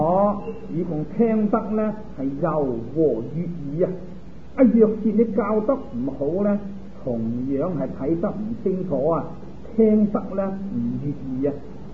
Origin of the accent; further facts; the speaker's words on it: China; 现在我们讲我们中国人，尤其是我们东方人